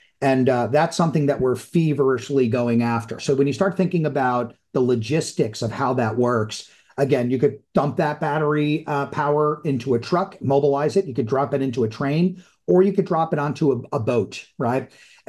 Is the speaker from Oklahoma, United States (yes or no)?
no; New York, United States; You know, I'm a New Yorker, right?